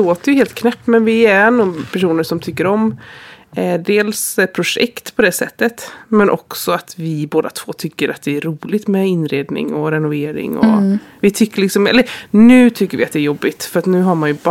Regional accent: Borås, Västra Götaland County, Sweden; när jag började blogga så bodde jag ju här i min hemstad i Borås.

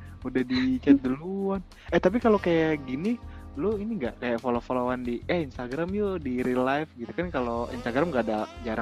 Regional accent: Ambarawa, Central Java, Indonesia; Lah deket kok, kampung gua Ambarawa.

